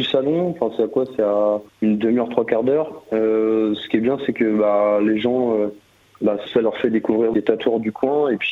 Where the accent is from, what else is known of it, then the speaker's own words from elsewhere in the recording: Beaumont-sur-Sarthe, Pays de la Loire, France; Et sachant que j'habitais toute mon enfance à Beaumont-sur-Sarthe, je me suis orienté dans ce village.